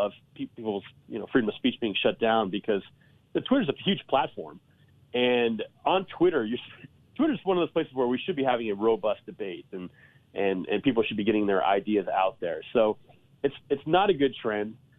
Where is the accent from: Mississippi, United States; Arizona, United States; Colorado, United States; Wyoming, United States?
Colorado, United States; Denver; I live here in Denver, and I'm excited about being here in my hometown.